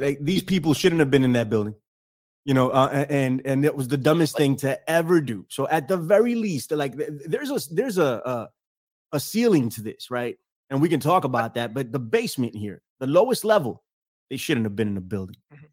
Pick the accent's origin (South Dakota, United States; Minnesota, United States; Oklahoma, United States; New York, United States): New York, United States; Bronx; So I'm from the Bronx, right?